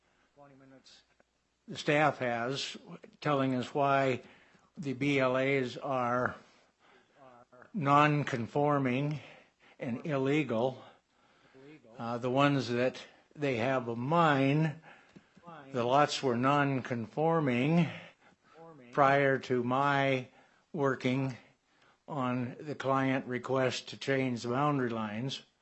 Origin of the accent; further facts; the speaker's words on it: Port Orchard, Washington, United States; Work for Ward C. Muller and Associates, and I'm from Port Orchard.